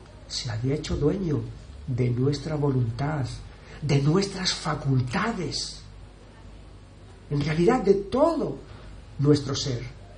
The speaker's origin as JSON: {"language": "Spanish", "region": "Andalusia", "country": "Spain", "said": "En Andalucía, de donde yo soy, hay una expresión que es muy, muy ilustrativa"}